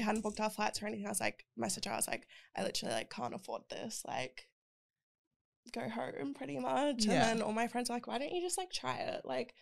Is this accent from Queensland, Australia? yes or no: yes; Noosa, Queensland, Australia; I guess because like I'm from Noosa, so it's like a small town.